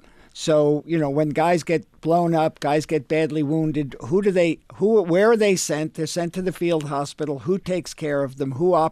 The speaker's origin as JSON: {"language": "English", "town": "Long Island", "region": "New York", "country": "United States", "tie": "born or raised there", "also_born_or_lived": "San Francisco", "moved": "as an adult", "lives_now": "Los Angeles, United States", "said": "Well, I grew up on Long Island and, you know, then lived in New York City for 35 years. That's during my New York City theater years. And then I moved to San Francisco 10 years ago to be close to my youngest child."}